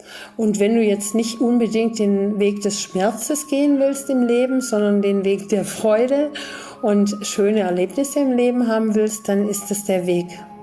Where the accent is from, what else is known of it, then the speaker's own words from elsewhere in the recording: Germany; ich bin eben in Deutschland groß geworden